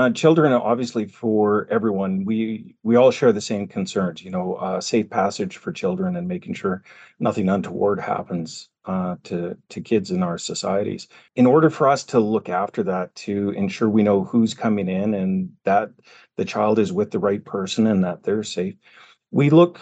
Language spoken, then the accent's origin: English; Western Canada, Canada; Born and raised in Western Canada here, outdoors all the way. Lots of camping.